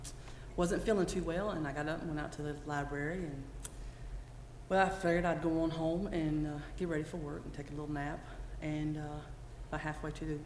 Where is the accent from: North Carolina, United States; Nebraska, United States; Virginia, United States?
North Carolina, United States; Burlington; I'm from Burlington, North Carolina.